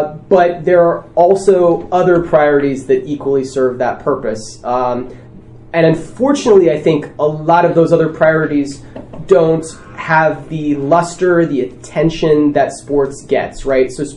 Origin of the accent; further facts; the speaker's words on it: San Diego, California, United States; I'm from San Diego and our stadium's junk